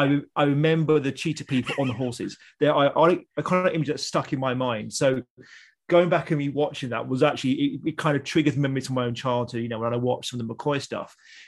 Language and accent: English; South East England, United Kingdom; first 8 years of my life, I grew up in Kent.